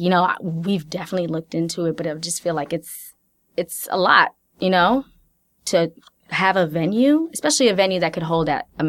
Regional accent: Atlanta, Georgia, United States; I grew up in Atlanta.

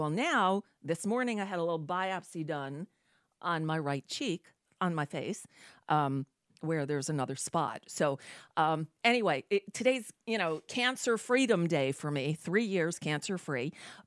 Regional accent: Florida, United States; Yeah, I grew up here in South Florida.

